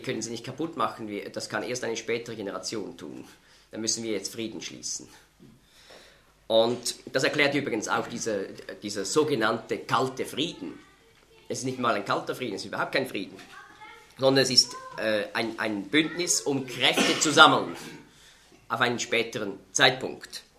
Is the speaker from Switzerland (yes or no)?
yes; Switzerland; würden Sie der UNO beitreten als Schweizer?